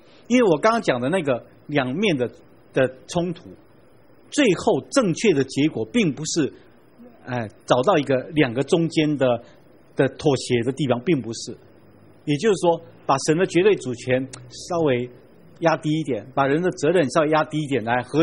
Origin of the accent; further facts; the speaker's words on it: China; 其实我们中国人原来古书里面提的中庸之道才不是这个意思